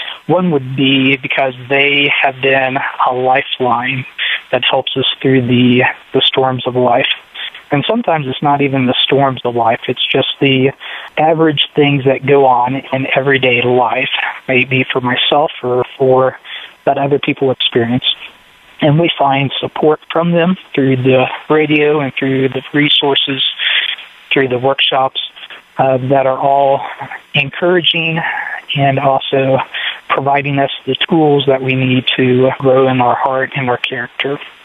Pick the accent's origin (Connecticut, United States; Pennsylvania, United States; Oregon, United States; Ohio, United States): Ohio, United States; Cincinnati; I am from the Cincinnati area.